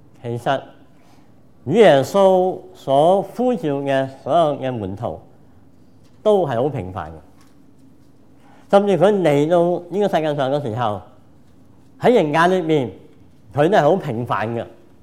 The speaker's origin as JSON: {"language": "Cantonese", "country": "Hong Kong", "lives_now": "Canada", "said": "我哋無論係我哋嚟自香港嘅移民，我哋今日喺加拿大呢個地方"}